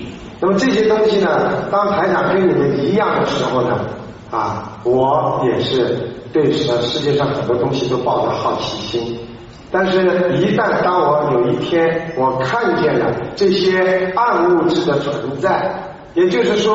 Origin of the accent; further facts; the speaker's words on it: China; moved away; 实际上应验了我们中国人一句话，叫有缘千里来相会。那么我们远离祖国，在海外能够在这里大家一起呢共沾法医